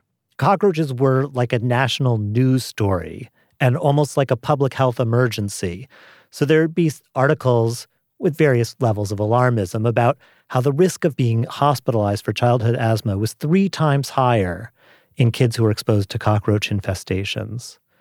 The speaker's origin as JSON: {"language": "English", "town": "New York City", "region": "New York", "country": "United States", "tie": "born or raised there", "said": "So I grew up in New York City."}